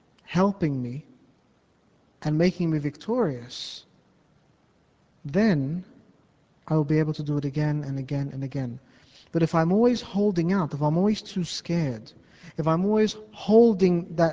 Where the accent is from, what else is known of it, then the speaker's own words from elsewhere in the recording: Sydney, New South Wales, Australia; growing up in Sydney, I was relatively young